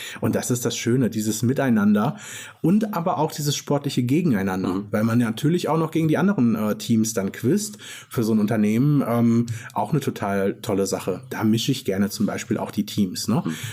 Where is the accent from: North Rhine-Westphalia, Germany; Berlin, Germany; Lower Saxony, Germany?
North Rhine-Westphalia, Germany; born there; ich komme aus dem Münsterland gebürtig.